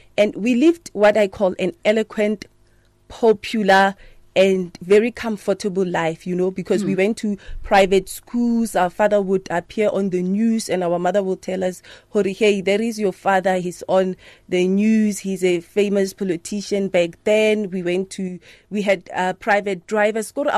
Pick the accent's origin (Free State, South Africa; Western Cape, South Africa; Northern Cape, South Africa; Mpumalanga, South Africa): Northern Cape, South Africa; I'm originally from the Northern Cape, and I describe myself as a woman of God